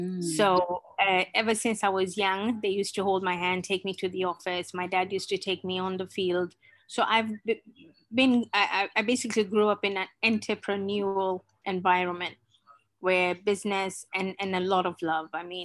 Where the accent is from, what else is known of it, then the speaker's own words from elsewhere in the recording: Mombasa, Mombasa County, Kenya; I'm from the coastline of Kenya, which is Mombasa. Our capital is Nairobi, but I'm from Mombasa, where all the beaches, we have everything here.